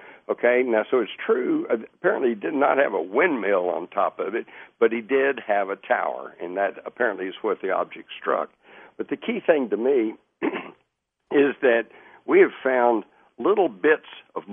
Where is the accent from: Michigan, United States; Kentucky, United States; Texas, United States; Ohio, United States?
Texas, United States; being a Texan and living out in rural Texas, I can assure you in 1896, if you didn't take care of the chores, you didn't eat